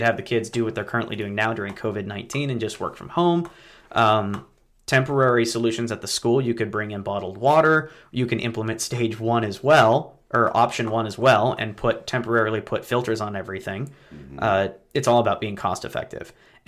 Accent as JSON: {"language": "English", "town": "Postville", "region": "Iowa", "country": "United States", "said": "And I'm from Postville."}